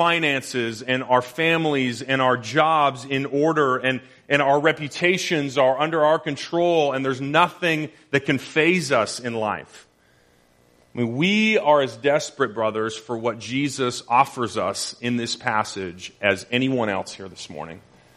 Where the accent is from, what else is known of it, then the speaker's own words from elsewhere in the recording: Powell River, British Columbia, Canada; as that ferry made the 14-mile journey from my hometown of Powell River over to where I went to high school in Comox